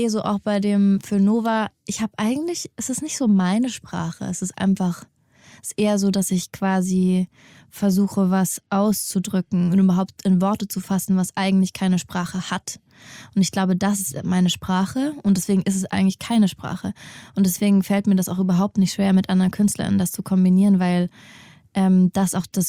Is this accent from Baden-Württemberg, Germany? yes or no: yes; Mannheim, Baden-Württemberg, Germany; born there; Ich bin tatsächlich geboren in Mannheim eigentlich.